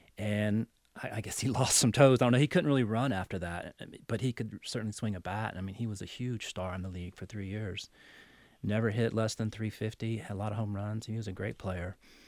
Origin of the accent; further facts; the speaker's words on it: Texas, United States; And I grew up in Texas in a big league town. Then when I came to college at UNC